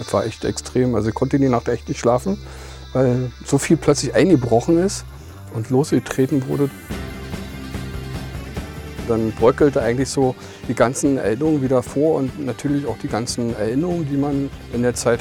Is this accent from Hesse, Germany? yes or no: no; Berlin, Germany; Ja, ich werde 57 Jahre dieses Jahr, bin Ossi, geboren in Lichtenberg, aufgewachsen in Köpenick.